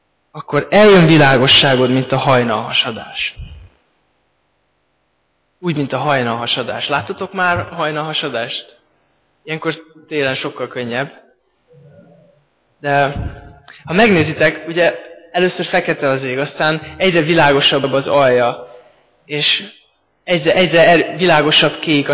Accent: Pécs, Baranya, Hungary; Pécsett, ahonnan származom

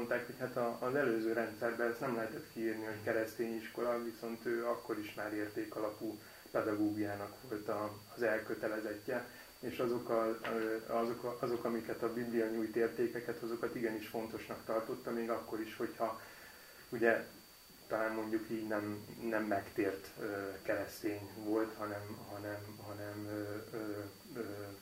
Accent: Törökbálint, Pest, Hungary; És Törökbálinton nevelkedtem, Törökbálinton is születtem, és a mai napig is Törökbálinton élünk a családommal.

